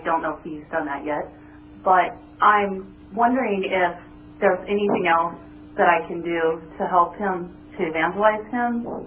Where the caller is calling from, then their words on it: California, United States; I'm calling from California.